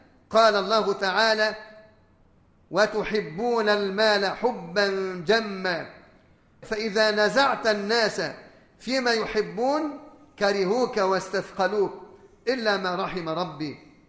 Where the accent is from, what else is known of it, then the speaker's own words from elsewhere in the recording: Egypt; لكن عندنا في مصر هنا لا تأكله الناس